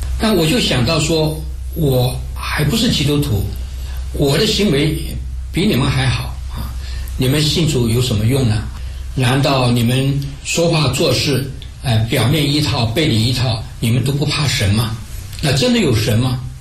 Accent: Fujian, China; born there; 我是在中日战争年间出生在中国福建，

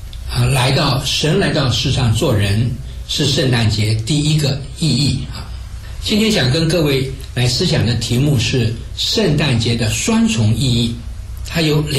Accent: Fujian, China; born there; 我是在中日战争年间出生在中国福建，

